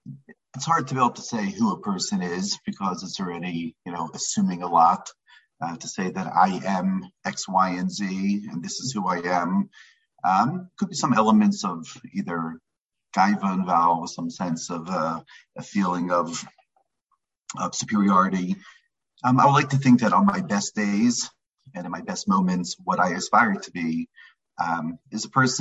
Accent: Baltimore, Maryland, United States; And so, you know, as far as my upbringing, I grew up in Baltimore. I came to Baltimore because my father, both my parents are still living, special people in their own right.

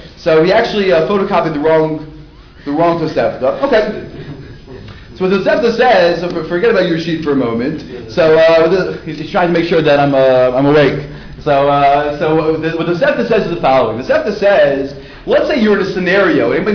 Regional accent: Baltimore, Maryland, United States; I was in a very funny scenario when I grew up in Baltimore.

